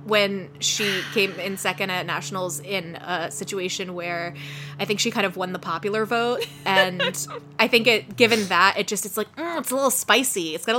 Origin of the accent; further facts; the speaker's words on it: United States; and I'm not saying this because I'm American